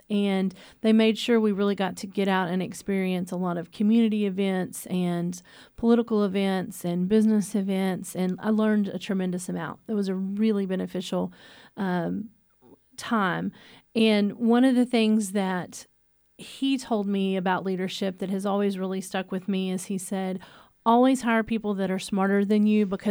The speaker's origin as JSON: {"language": "English", "town": "Holland", "region": "Texas", "country": "United States", "tie": "born or raised there", "said": "But I graduated from high school in Holland in the Temple Belt and Killeen are"}